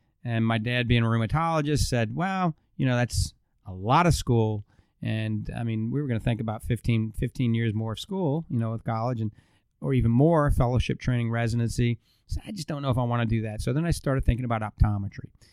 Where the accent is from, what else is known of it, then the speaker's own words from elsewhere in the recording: New Orleans, Louisiana, United States; born there; So I was born in New Orleans, Louisiana. September 15th, 1961. I'm 55 years old now.